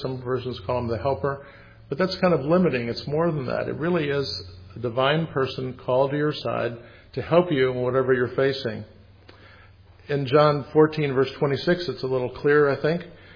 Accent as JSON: {"language": "English", "country": "United States", "tie": "born or raised there", "said": "I mean, I grew up in America. I heard about Jesus from the time I was a little kid."}